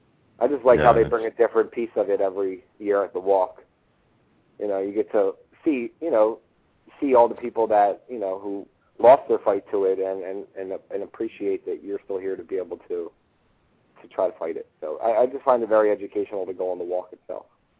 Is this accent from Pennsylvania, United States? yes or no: yes; Philadelphia, Pennsylvania, United States; I mean, I live outside of Philly now, but I grew up in Philly